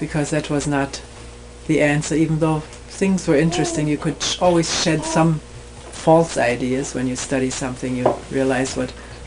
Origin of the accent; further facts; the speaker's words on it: Germany; I grew up in Nazi Germany, half Jewish. The three children were baptized in Protestant church